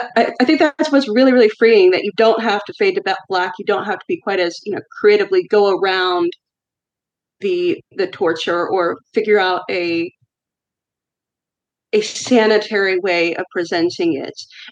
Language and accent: English; Texas, United States; And, you know, I grew up in Texas. I love my Tex-Mex.